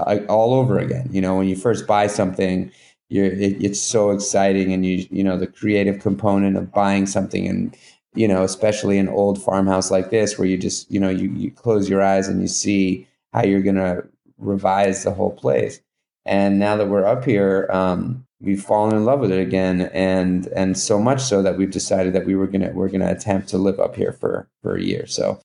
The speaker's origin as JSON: {"language": "English", "town": "New York City", "region": "New York", "country": "United States", "tie": "born or raised there", "said": "I'm born and raised in New York City. Never thought that I would even consider living full time in the country."}